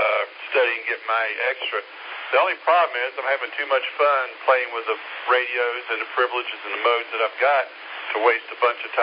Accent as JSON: {"language": "English", "region": "the South", "country": "United States", "tie": "born or raised there", "said": "I'm born and raised in the South, and so I understand the yes sirs and the yes ma'ams and that kind of stuff."}